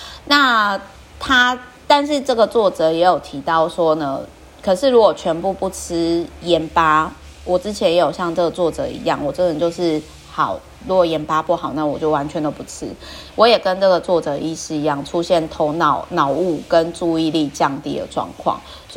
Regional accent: Kaohsiung, Taiwan; 因为我老家是在高雄嘛

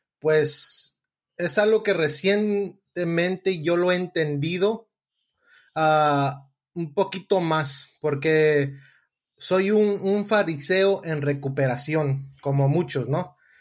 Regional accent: New York, United States; Nacimos en el mismo lugar, ahí en Nueva York, y también crecimos en Estados Unidos

